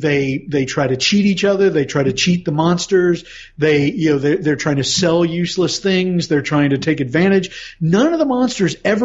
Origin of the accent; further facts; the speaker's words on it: West Virginia, United States; knowing nothing about me but from the fact that I'm from West Virginia, how much of it will you buy?